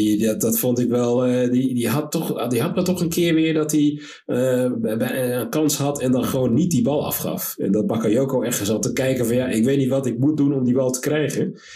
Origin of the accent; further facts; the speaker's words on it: Netherlands; Terwijl ik zoiets heb van, in Europa, we zijn Nederlanders